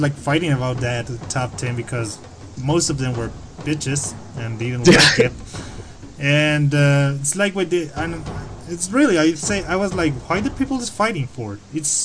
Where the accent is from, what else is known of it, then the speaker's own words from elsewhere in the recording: New York, United States; and yeah, I was born over there. But in the meantime, I'm from New York.